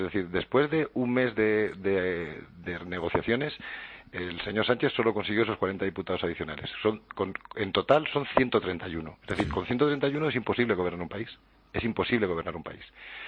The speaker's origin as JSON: {"language": "Spanish", "country": "Spain", "said": "a mí como español"}